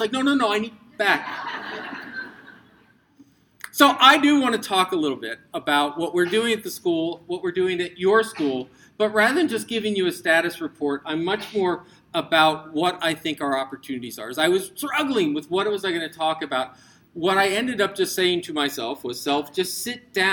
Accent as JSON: {"language": "English", "region": "New York", "country": "United States", "said": "Well, the good news is I'm from New York, so I will brag on their behalf."}